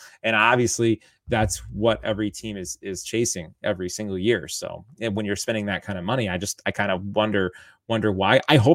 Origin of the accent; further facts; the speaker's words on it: Michigan, United States; you might be able to tell from my shirt, my hat, and my background here that, and maybe even my accent, that I'm from Michigan.